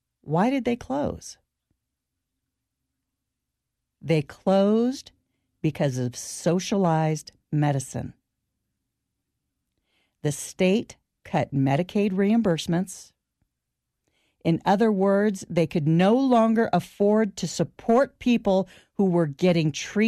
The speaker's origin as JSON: {"language": "English", "town": "New York City", "region": "New York", "country": "United States", "tie": "born there", "said": "as I was born in New York and only recently moved from NYC a few years ago"}